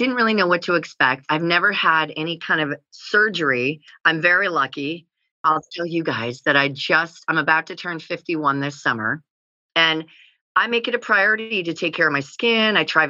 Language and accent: English; Pacific Northwest, United States; now in San Diego, United States; We grew up in the Pacific Northwest, but she moved down from LA with her husband